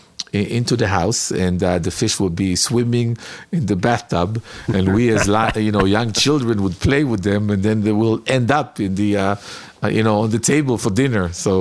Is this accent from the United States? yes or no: no; Beersheba, Southern District, Israel; growing up in Be'er Sheva, a city in Israel